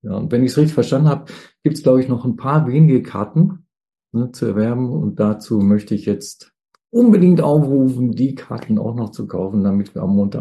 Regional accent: North Rhine-Westphalia, Germany; Also ich bin ja ein Kind des Ruhrpotts

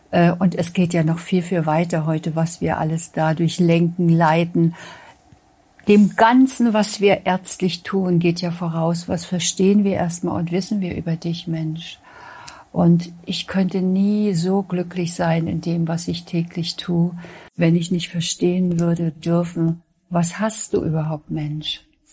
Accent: eastern Germany, Germany; ich bin seit 91 niedergelassen, gleich nach dem Studium 1,5 Jahre, nach der Wende, ich bin aus dem Osten.

